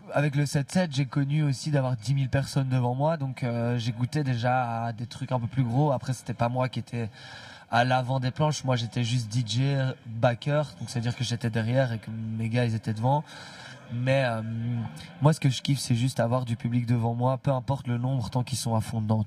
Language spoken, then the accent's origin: French; Brussels, Brussels-Capital Region, Belgium; on vient de la même ville, on vient de Bruxelles